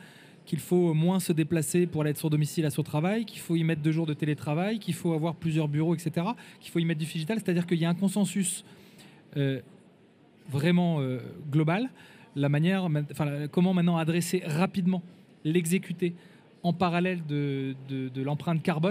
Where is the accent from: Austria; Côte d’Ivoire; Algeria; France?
France; Brest, Brittany; moi je viens de Brest, je viens de province.